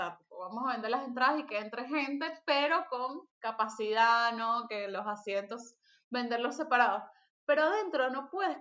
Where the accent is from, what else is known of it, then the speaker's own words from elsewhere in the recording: Venezuela; Yo como venezolana, la verdad, estoy podrida.